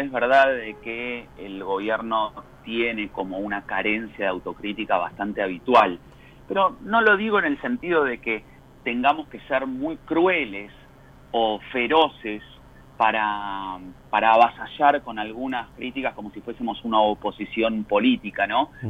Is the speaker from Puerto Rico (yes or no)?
no; Argentina; hay que hacer una autocrítica como argentinos, ¿no?